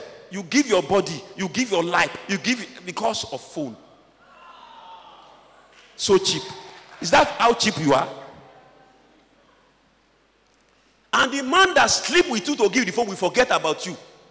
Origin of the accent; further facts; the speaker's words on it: Ibadan, Oyo, Nigeria; I come from Ibadan land.